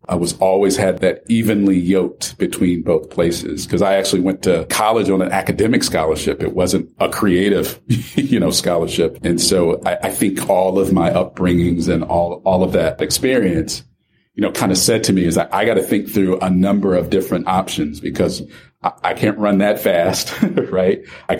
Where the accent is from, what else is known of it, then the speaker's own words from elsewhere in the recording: Orlando, Florida, United States; I think growing up in Orlando, because I did grade school and high school in Orlando, really diverse, right?